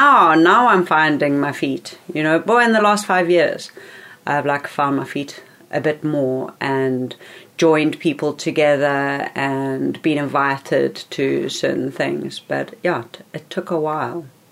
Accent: Johannesburg, Gauteng, South Africa; You know, even though I come from Joburg, there isn't that same kind of vibe.

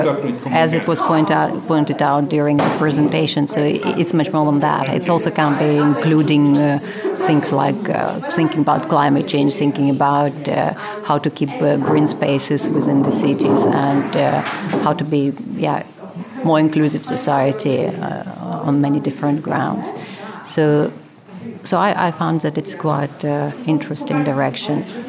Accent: Leicester, East Midlands, United Kingdom; I'm from Leicester.

